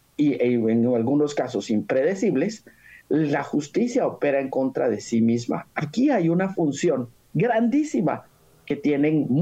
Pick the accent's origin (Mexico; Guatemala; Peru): Guatemala; como guatemaltecos debemos exigir.